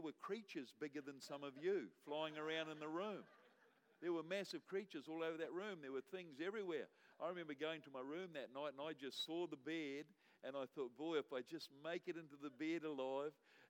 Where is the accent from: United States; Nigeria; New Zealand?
New Zealand; But I'm a Kiwi.